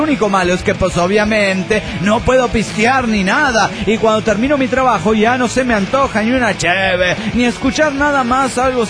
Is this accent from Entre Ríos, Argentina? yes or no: no; Lanús, Buenos Aires Province, Argentina; de Lanús, Argentina.